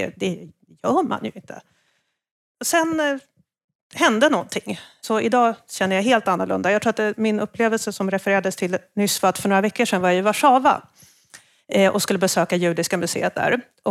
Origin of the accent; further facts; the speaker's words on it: Stockholm, Stockholm County, Sweden; Jag är uppvuxen i Stockholm. Jag är inte uppvuxen i Malmö.